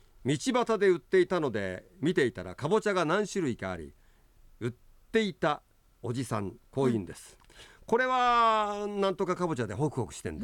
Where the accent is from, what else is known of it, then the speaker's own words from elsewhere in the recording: Hokkaido, Japan; 俺たち北海道人ってさ、はい、イノシシの恐怖って全く分かんないんだよね。